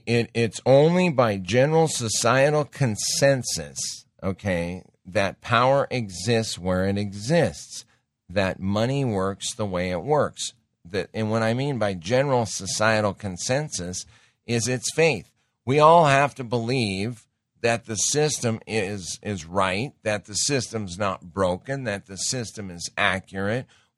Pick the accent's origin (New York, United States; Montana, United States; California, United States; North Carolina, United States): Montana, United States; My wife and I grew up in Montana. We don't do that.